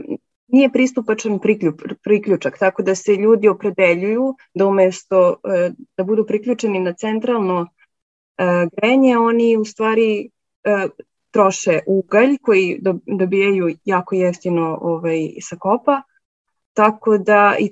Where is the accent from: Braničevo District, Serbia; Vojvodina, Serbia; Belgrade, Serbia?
Braničevo District, Serbia; Požarevac; Ja dolazim iz Požarevca koji u suštini se ne nalazi na listi najzagađenijih gradova zbog toga što nemamo merač za zagađenje vazduha